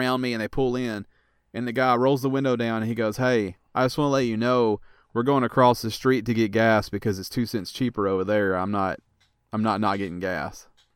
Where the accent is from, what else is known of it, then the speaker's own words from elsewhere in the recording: Kentucky, United States; So where I grew up at in Kentucky, we had a Chevron that had the one bay.